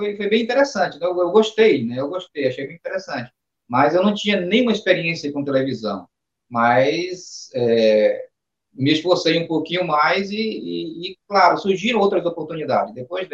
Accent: Manaquiri, Amazonas, Brazil; now in Manaus, Brazil; Eu vim do interior, lá de Manaquiri, para Manaus

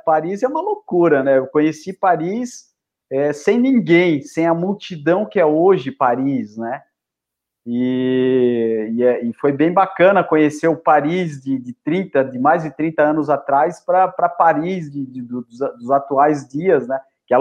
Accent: Laguna, Santa Catarina, Brazil; now in Florianópolis, Brazil; Sou catarinense, eu sou de Laguna.

